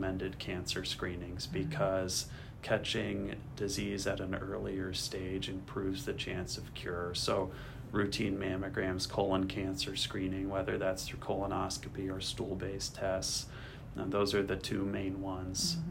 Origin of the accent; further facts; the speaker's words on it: Ohio, United States; And then growing up in Ohio, I'm a sports fanatic, as most people are where I grew up.